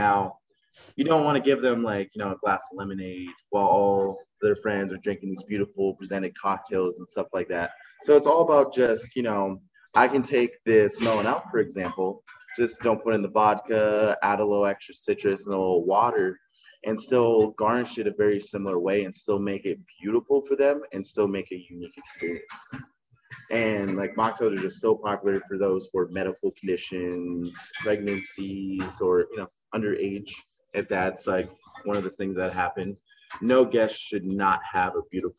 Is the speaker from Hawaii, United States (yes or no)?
yes; Hawaii, United States; I'm from Hawaii, so like, virgin pina coladas, fruity, pineapple, coconuts